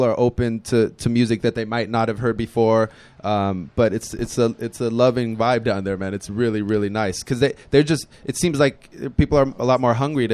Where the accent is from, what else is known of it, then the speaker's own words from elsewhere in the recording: Germany; you know, I'm from Germany.